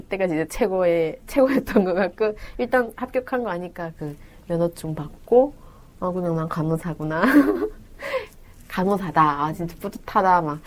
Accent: North Korea; now in South Korea; 그때는 좀 제가 북한에서 왔다는 걸 숨기고 싶었어요.

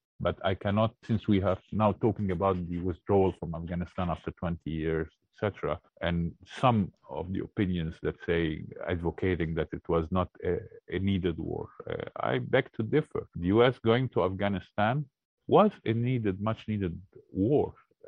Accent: Egypt; I grew up in Egypt, predominantly a Muslim country, but back then also it was quite a different Islam and a different Egypt.

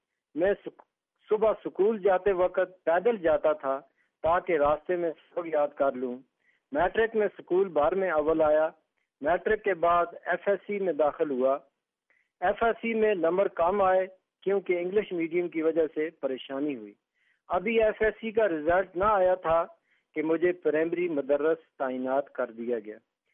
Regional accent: Garhi Dupatta, Azad Kashmir, Pakistan; میں گڑی دوپٹہ ضلع مظفر آباد آزاد کشمیر کا رہنے والا ہوں. اس وقت میری عمر 55 سال ہے اور میں ڈگری کالج گڑی دوپٹہ میں بطور اسسٹنٹ پروفیسر تدریس کے فرائض انجام دے رہا ہوں.

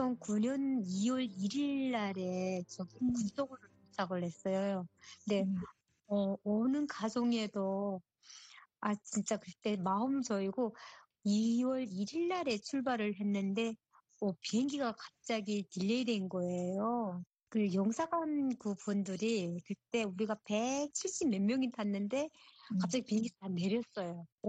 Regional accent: North Korea; accent: North Korean; now in South Korea; 제가 북한 사투리가 나왔나 봐요.

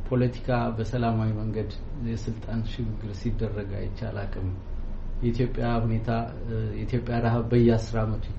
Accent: Bahir Dar, Amhara, Ethiopia; also born or lived in Addis Ababa; ጎጃም ባህር ዳር አካባቢ ነው ተወልጄ ያደግኩት። አዲስ አበባ ነው ብዙ ጊዜ ኖርኩት።

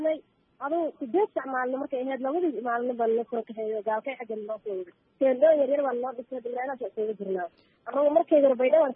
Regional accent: Las Anod, Sool, Somalia; now in Galkacyo, Somalia; waxaan ka imaaday meel yiraahdo diisoor Laascaanood waxaan degnay labaatan sano

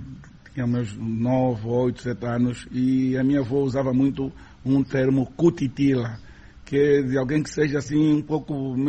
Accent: Luanda, Angola; Porque eu sou do Rangel

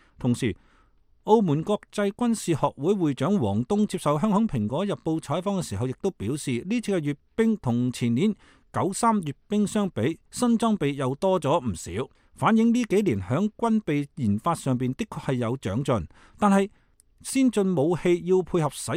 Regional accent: China; now in United States; 首先美国人讲英语会讲俚语，我们中国人就不会，连我们连英语都讲不清楚，不会讲。

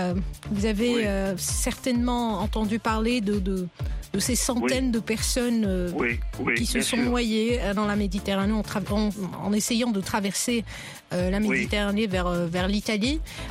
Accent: Morocco; je suis marocaine moi-même, donc je sais, je viens d'Afrique.

